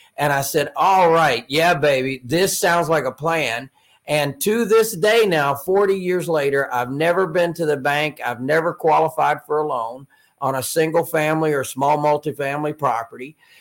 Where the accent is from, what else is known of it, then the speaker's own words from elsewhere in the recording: North Carolina, United States; And then when I was actually transferred from Charlotte, North Carolina, right? North Carolina, another fellow North Carolinian brother there.